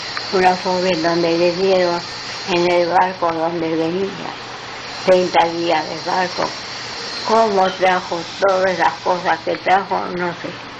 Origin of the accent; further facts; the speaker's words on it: Argentina; Sí, sí, las dos somos argentinas.